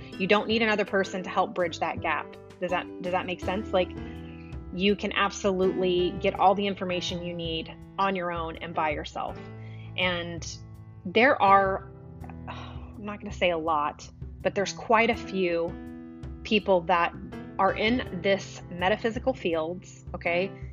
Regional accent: the South, United States; That's how I grew up. I grew up in the church. I'm from the South. And going to church on Sundays was a mandatory event every week, which is great.

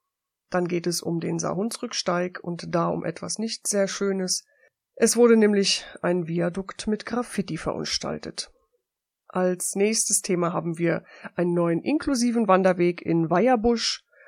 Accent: Wernigerode, Saxony-Anhalt, Germany; born there; weil ich komme aus dem Harz. Ich bin in Wernigerode geboren

